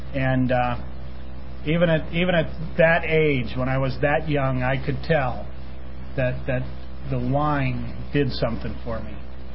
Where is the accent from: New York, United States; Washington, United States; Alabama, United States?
New York, United States; Poughkeepsie; I was born and raised back east in Poughkeepsie, New York. I came from a dysfunctional family